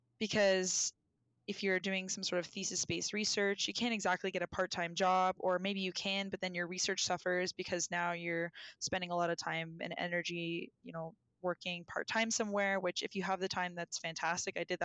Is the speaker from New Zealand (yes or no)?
no; Canada; I don't think I had any application fees being a Canadian and paying for applying to master's schools or master's programs.